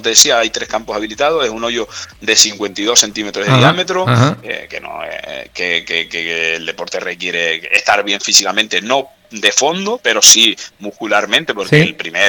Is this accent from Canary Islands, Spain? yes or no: yes; Canary Islands, Spain; la mayoría de los futbolistas somos canarios.